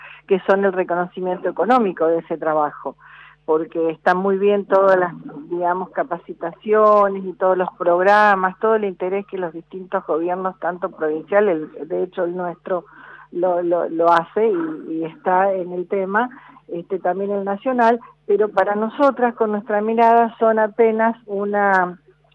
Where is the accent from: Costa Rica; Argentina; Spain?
Argentina; Santa Fe; lindos recuerdos de mi adolescencia en Santa Fe.